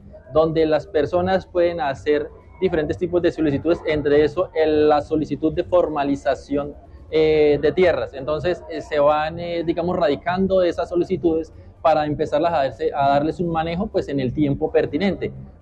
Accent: San José del Guaviare, Guaviare, Colombia; yo soy aquí de San José del Guaviare, exactamente nací en Caño Blanco 2, de una vereda del corregimiento Charras Boquerón, de la trocha ganadera, como la conocen muchas personas

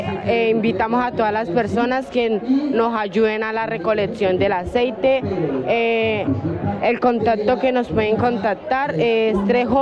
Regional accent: El Capricho, Guaviare, Colombia; vengo de la vereda del Cristal, corregimiento El Capricho, estudio en la institución educativa José Miguel López Calles.

